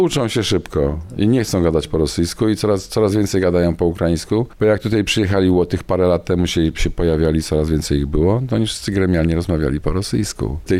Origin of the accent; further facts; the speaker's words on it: Lower Silesian Voivodeship, Poland; born there; dumny z tego, że mam te korzenie wschodnie, nie? Że tam gdzieś tam na tej Ukrainie, gdzieś tam w okolicach Lwowa ta rodzina kiedyś była. Później zostali repatriowani, no i się urodziłem w okolicach Wrocławia już jakby z repatriantów.